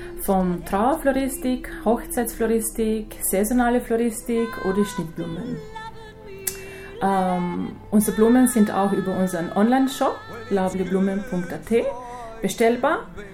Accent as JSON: {"language": "German", "town": "Stockholm", "region": "Stockholm County", "country": "Sweden", "tie": "born or raised there", "also_born_or_lived": "Yugoslavia", "moved": "yes", "lives_now": "Vienna, Austria", "said": "Ja, ich bin in Ex-Jugoslawien geboren. Ich bin in Schweden, in Stockholm aufgewachsen und wohne seit 2006 in Wien."}